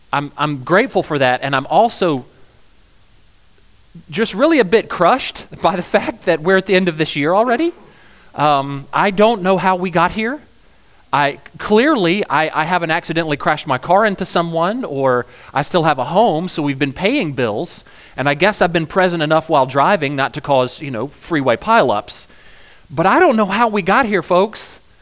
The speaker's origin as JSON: {"language": "English", "region": "Georgia", "country": "United States", "said": "We're from Georgia. What? We put pecans in everything, pecans and bacon."}